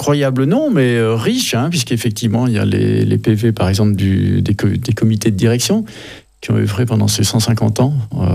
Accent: Nouvelle-Aquitaine, France; now in Switzerland; je suis effectivement double national, donc je suis d'origine charentaise et en même temps originaire de Sigrisville par mon épouse.

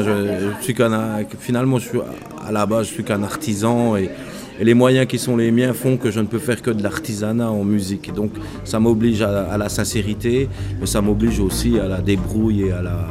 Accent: Saint-Ursanne, Jura, Switzerland; Donc, j'y ai passé effectivement toute ma jeunesse dans un bistrot.

